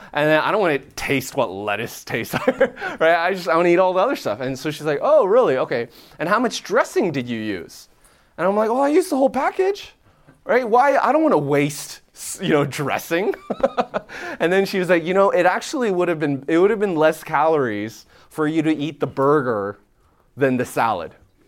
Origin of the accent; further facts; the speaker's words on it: Canada; moved away as an adult; now in Nashville, United States; and I'm Canadian. I mean, before moving down to Nashville 3 years ago with my wife and three kids, I thought barbecue was like burgers and hot dogs.